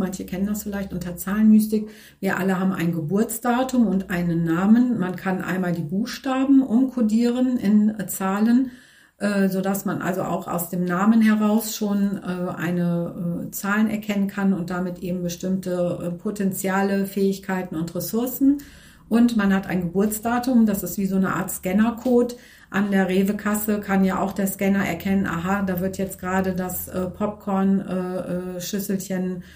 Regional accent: Northern Germany, Germany; born there; Ich habe eine Naturheilpraxis in Siegburg. Ich bin 55 Jahre alt, gebürtig aus Norddeutschland.

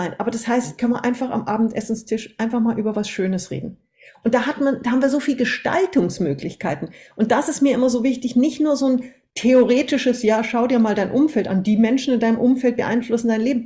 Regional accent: Munich, Bavaria, Germany; born there; Ich bin grundsätzlich erstmal in München geboren, bin aber aufgewachsen, also bin geboren als eineiger Zwilling.

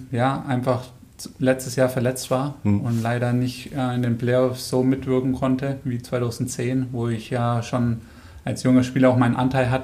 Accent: Nuremberg, Bavaria, Germany; now in Rosenheim, Germany; Wohnhaft in Rosenheim, auch wenn ich eigentlich aus Nürnberg komme, sehe ich jetzt Rosenheim als meine Heimat.

